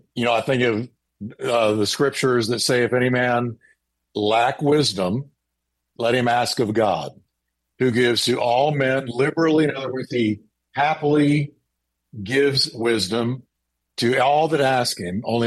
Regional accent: Texas, United States; these three red heifers were born right here in my home state, Texas, and were shipped off to Israel.

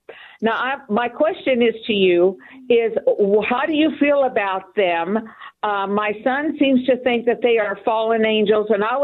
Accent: Yuma, Colorado, United States; I'm from Colorado, not Arizona.

